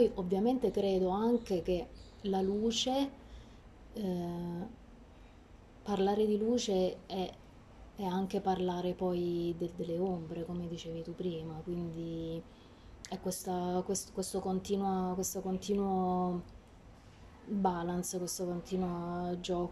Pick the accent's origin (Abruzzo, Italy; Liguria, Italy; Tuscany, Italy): Abruzzo, Italy; Francavilla al Mare; sono originaria di Francavilla Foro e mi piace specificarlo perché penso che in quella zona sia proprio diversa anche da Francavilla stessa